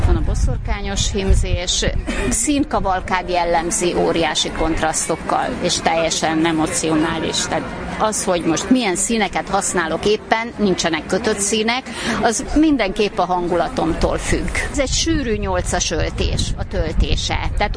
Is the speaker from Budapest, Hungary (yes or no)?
no; Buzsák, Somogy, Hungary; Buzsákról jöttem, és buzsáki hímzéseket hoztam.